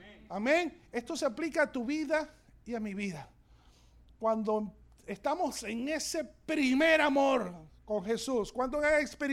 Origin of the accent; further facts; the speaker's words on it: Venezuela; Cuando yo estudié veterinaria hace muchos años en mi país, en Venezuela